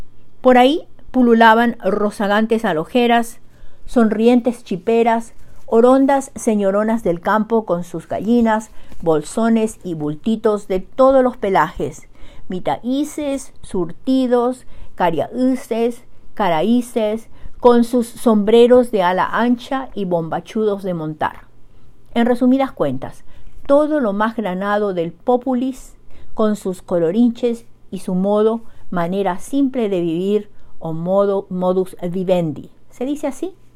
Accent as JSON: {"language": "Spanish", "country": "Paraguay", "said": "Ya sabes cómo somos los paraguayos."}